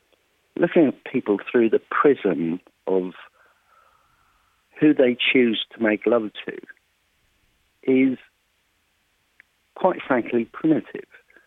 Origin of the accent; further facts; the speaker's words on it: Belfast, Northern Ireland, United Kingdom; born there; now in London, United Kingdom; I was born in Sandy Row. I've been away from Northern Ireland for over 40 years. I moved back to Northern Ireland through circumstances a couple of years ago, and I moved away again